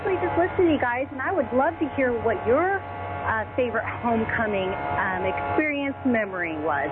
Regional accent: California, United States; Well, outside of that, I'm from California originally, yes, but I've made my way towards the east throughout the year, so here I am now.

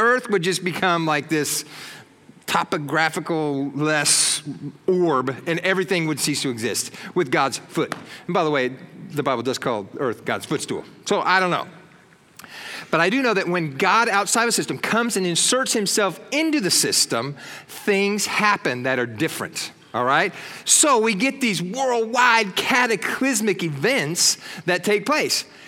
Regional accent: Bakersfield, California, United States; born there; I was born in Bakersfield. I have that accent.

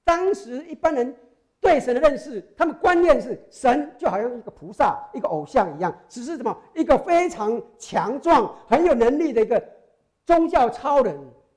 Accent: Taiwan; 你知道我是台湾出来的哈

